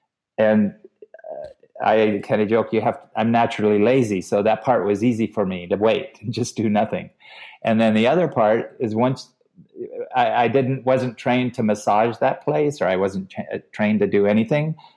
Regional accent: Wyoming, United States; now in Fairfield, United States; So I came out here from Wyoming and stayed a couple of years and came and went, met my wife here.

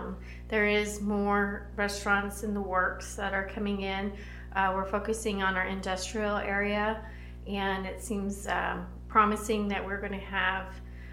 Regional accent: Chowchilla, California, United States; Well, I grew up in Chowchilla, and I'm the fourth generation there.

